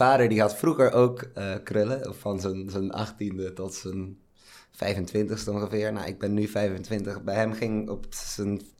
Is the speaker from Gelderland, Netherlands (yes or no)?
no; Amsterdam, North Holland, Netherlands; Dus dat is mijn afkomst. Ja, en ik zelf ben hier in Amsterdam opgegroeid.